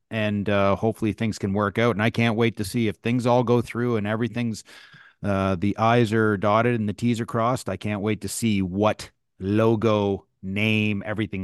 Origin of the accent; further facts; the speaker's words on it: East Coast, Canada; I'm Canadian from the East Coast